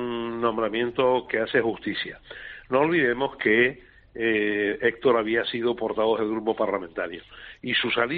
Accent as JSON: {"language": "Spanish", "town": "Tenerife", "region": "Canary Islands", "country": "Spain", "said": "naturalmente como tinerfeño tenemos que congratularnos"}